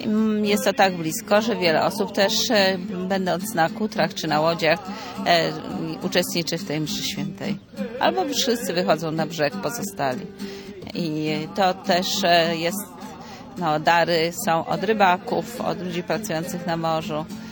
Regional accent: Gdańsk, Pomeranian Voivodeship, Poland; Dla mnie to wychowanej w Gdańsku było to niesamowite.

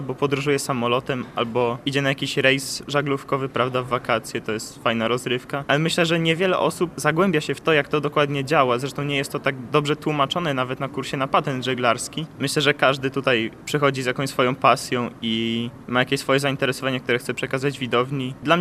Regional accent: Kraków, Lesser Poland, Poland; now in Warsaw, Poland; pochodzę z Krakowa i uczę się w drugim liceum imienia Stefana Batorego w Warszawie.

